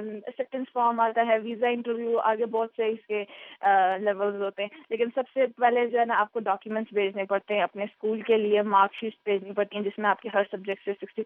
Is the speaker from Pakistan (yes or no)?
yes; Pakistan; Urdu is a second language; now in United States; میں سوچتی ہوں میں ویسی نہیں بدل رہی جیسے میں پاکستان سے آئی تھی. میں کافی چینج ہو گئی ہوں، زیادہ ریسپانسبل ہو گئی ہوں، زیادہ میچیور ہو گئی ہوں یہاں پہ.